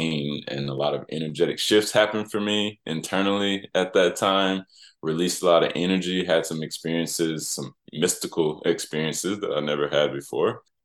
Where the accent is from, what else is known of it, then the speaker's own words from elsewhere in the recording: Nashville, Tennessee, United States; I hail from Nashville, Tennessee in the United States.